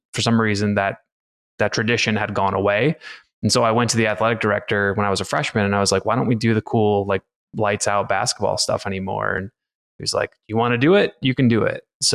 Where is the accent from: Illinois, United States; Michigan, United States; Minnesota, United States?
Michigan, United States; Portage; we grew up in Portage, Michigan, small southwest part of Michigan.